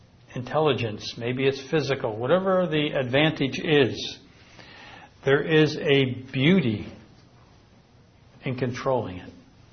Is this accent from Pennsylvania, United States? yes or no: yes; Philadelphia, Pennsylvania, United States; I grew up in Philadelphia.